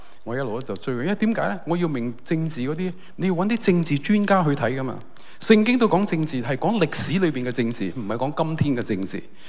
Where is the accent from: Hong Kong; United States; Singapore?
Hong Kong; 系讲紧我哋香港人咧，好珍贵、好珍惜嗰啲嘢